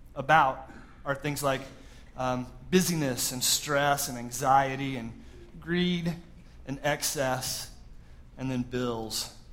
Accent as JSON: {"language": "English", "region": "Georgia", "country": "United States", "tie": "born or raised there", "said": "and it's about 11:30, and I grew up in Georgia, by the way, and I look outside and we see these snow flurries, which was pretty rare"}